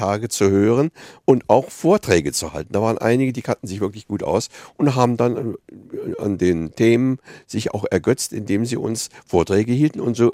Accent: Vienna, Austria; also als ich als Kind in Wien aufwuchs, zwischen 1940, also meinem vierten und meinem neunten Lebensjahr bis 45

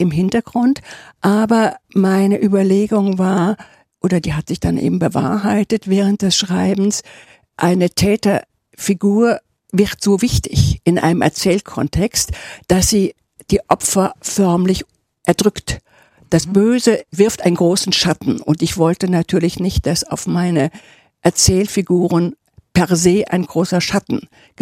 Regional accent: Trier, Rhineland-Palatinate, Germany; als ich mich mit meiner Heimatstadt Trier beschäftigte

